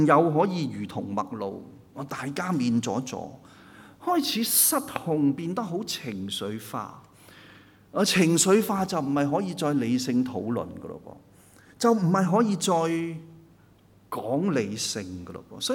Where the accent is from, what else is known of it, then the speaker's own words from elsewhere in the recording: Hong Kong; 香港是我们土生土长成长的地方，是我们的家